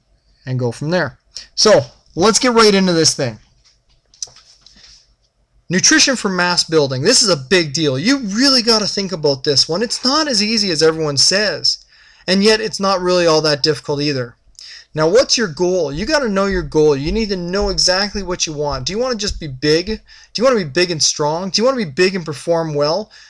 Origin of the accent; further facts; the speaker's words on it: Canada; I mean, there's some big kids in Canada, don't get me wrong. But in high school, we're not as big as an American high school student is.